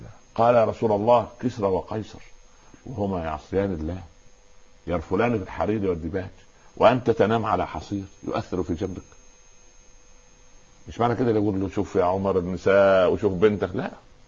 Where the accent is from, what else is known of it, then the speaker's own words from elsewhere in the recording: Upper Egypt, Egypt; عليها خزنه عندنا في الصعيد يعني غرفه داخل غرفه